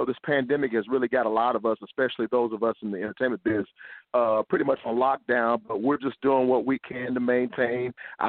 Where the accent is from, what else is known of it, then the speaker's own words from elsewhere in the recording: Honolulu, Hawaii, United States; also born or lived in Mobile, Alabama; I'm from Honolulu, Hawaii, by way of Mobile, Alabama.